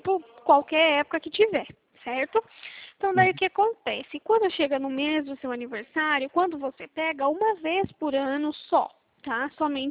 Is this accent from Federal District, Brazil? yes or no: no; São Paulo, Brazil; eu sou de São Paulo.